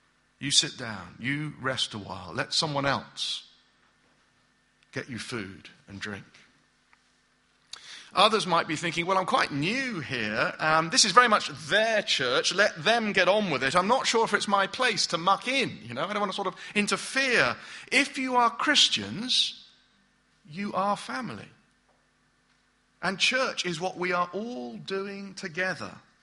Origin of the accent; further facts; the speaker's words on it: Germany; moved away as an adult; now in Bristol, United Kingdom; When we first moved to Bristol, about 9 years ago now, we came from Germany and we didn't have a car.